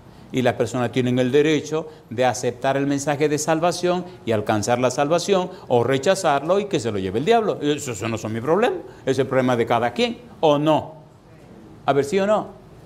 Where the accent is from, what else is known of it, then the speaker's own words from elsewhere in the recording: Dominican Republic; que en el cielo sepan que somos dominicanos, compadre.